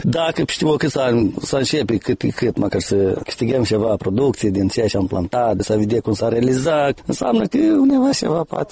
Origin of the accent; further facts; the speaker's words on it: Moldova; Noi suntem moldoveni și apucăm tot